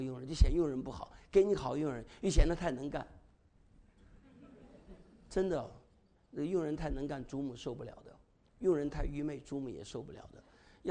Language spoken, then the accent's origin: Chinese; China; moved away; also born or lived in Taiwan; 我们从大陆来的时候，从大陆就好像我一样嘛，又从台湾来的时候都非常苦